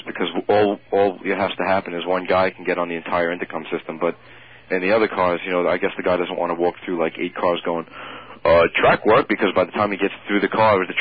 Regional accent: Manhattan, New York, United States; I'm from Manhattan.

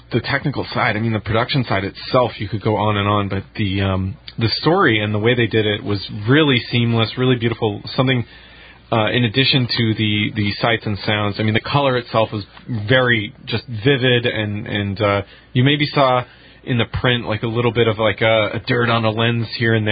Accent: Seattle, Washington, United States; In fact, in my hometown, Seattle has a Cinerama theater

